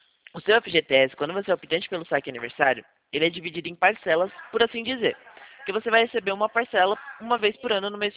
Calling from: Atibaia, São Paulo, Brazil; eu falo daqui de Atibaia, interior de São Paulo, da Poupacred.

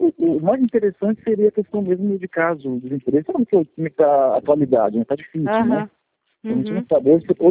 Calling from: Aracruz, Espírito Santo, Brazil

